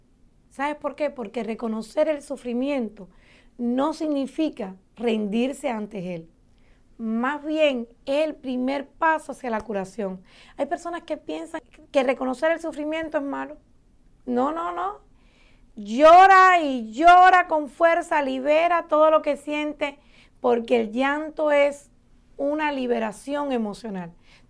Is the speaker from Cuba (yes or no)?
yes; Cuba; En mi país hay un dicho, y los que son cubanos lo conocen, a mal tiempo, buena cara.